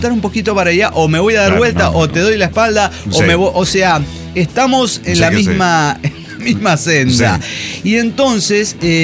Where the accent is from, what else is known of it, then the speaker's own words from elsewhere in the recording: Río Cuarto, Córdoba, Argentina; de Río Cuarto, Córdoba, Argentina.